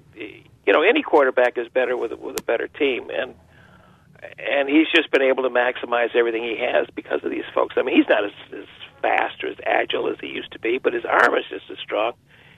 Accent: Chicago, Illinois, United States; moved away as an adult; I'm not from here. I got here in 1970 and had been hearing about the Packers. I grew up around Chicago, you know, forever.

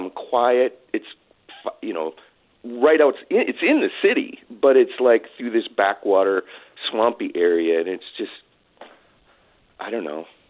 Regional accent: Colby, Wisconsin, United States; ever since I grew up in Colby, and I often went to this geographic marker

